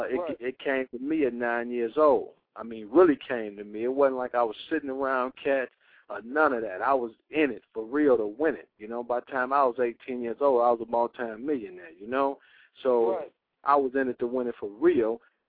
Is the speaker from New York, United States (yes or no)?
no; Detroit, Michigan, United States; You know, I grew up in Detroit, on the east side of Detroit, Brewster Projects, you know what I mean?